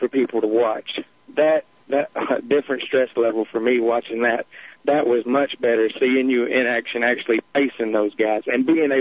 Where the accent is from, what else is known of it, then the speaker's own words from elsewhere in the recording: the South, United States; accent: Southern country; And Southern, I know people get a kick out of my country accent up there.